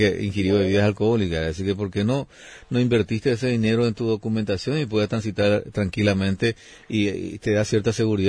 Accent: Paraguay; así somos los paraguayos

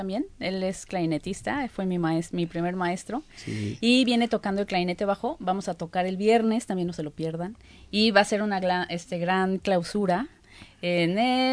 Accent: Xalapa, Veracruz, Mexico; porque nosotros somos de Xalapa, Veracruz.

